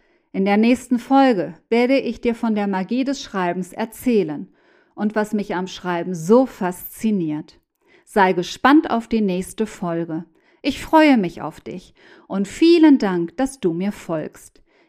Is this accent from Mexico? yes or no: yes; Mexico; Vielleicht sollte ich mir die Zeit geben und mich gedanklich von meiner Heimat ein wenig lösen.